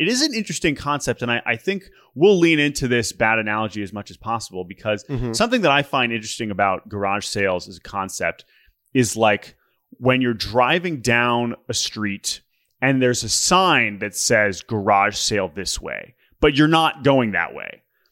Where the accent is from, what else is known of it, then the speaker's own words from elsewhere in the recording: Indiana, United States; commute back to my hometown here in Indiana.